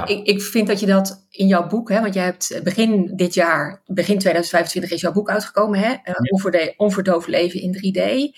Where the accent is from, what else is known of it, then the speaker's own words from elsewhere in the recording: Friesland, Netherlands; Ik ben opgegroeid in Friesland, hè?